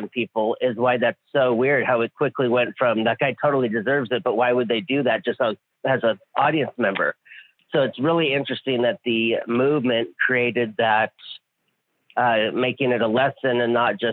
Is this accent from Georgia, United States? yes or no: no; Hawaii, United States; but I'm from Hawaii, so we call it the Aloha Spirit.